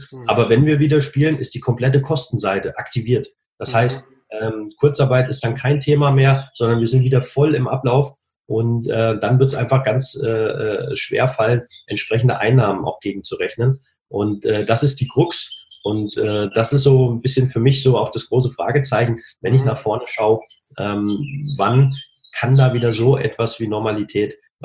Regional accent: Hüttenberg, Hesse, Germany; Also erstmal wohne ich oder bin ich aufgewachsen in Hüttenberg in Mittelhessen. Und Hüttenberg ist natürlich ein Traditionsstandort, was Handball anbetrifft.

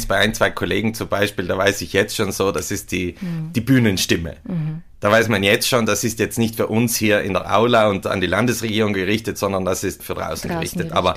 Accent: South Tyrol, Italy; war ja das höchste der Gefühle, weil es bei uns in Südtirol keins Bananen, gegeben

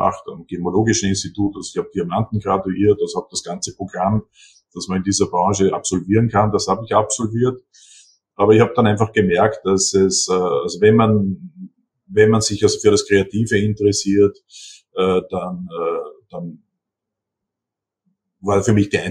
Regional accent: Seewalchen, Upper Austria, Austria; Die Ausstellung habe ich gemacht in der Villa Paulig am Attersee in Seewalchen, also mein Heimatort.

